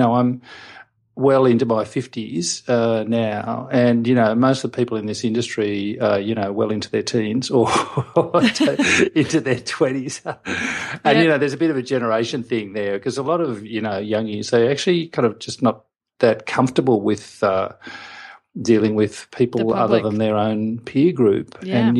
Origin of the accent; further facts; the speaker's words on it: Sydney, New South Wales, Australia; And I said, oh, I'm from Sydney.